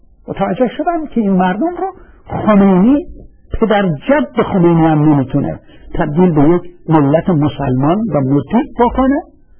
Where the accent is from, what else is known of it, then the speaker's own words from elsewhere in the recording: Iran; moved away; من موقعی که از ایران بیرون اومدم